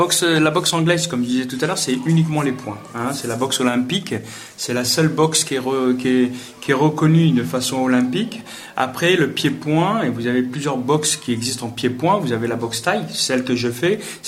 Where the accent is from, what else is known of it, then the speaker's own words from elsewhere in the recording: Joué-lès-Tours, Centre-Val de Loire, France; moi, je suis originaire de Joux-les-Tours, des quartiers de Joux-les-Tours.